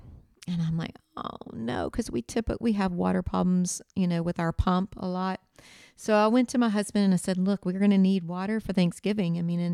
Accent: United States; I'm from Virginia, North Carolina line, Eastern Seaboard.

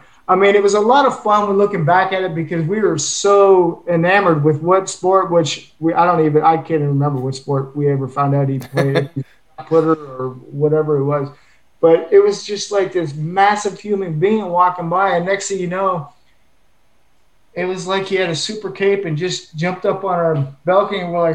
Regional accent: Canada; sir, I'm Canadian.

